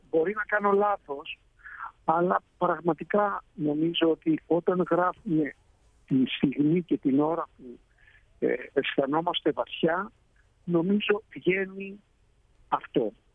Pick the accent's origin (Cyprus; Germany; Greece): Cyprus; Αγαπώ πολύ και ο τόπο μου, την Κύπρο, την Ελλάδα.